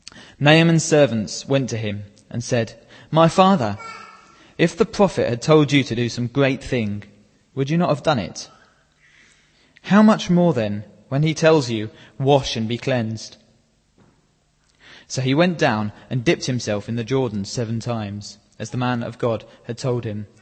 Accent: Stepney, London, United Kingdom; I grew up locally in Stepney and Limehouse.

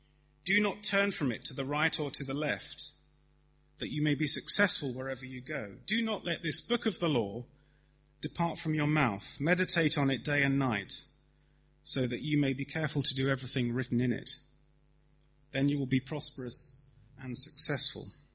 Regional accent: Woking, South East England, United Kingdom; I've never lived on a frontier. I'm from Woking, for goodness sake.

